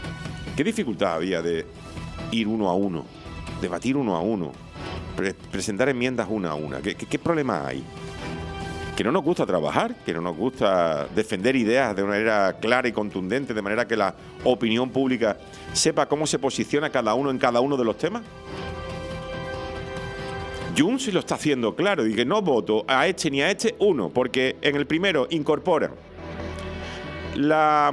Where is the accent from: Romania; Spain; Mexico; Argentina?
Spain; Pero yo me siento muy orgulloso de decir que soy español.